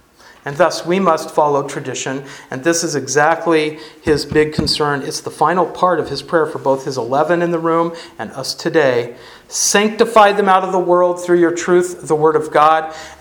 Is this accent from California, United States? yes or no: yes; California, United States; And they thought I was a hippie lapsed Christian from California because I came from California.